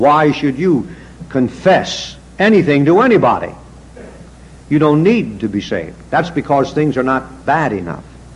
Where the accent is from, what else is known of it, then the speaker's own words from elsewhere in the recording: United States; born there; I am an American, born an American. Thank God for America.